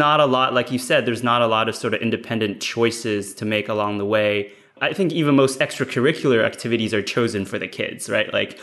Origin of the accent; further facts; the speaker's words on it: China; also born or lived in Canada; I was raised partly in China. I went to elementary school here, but most of my education I received actually in Canada as well.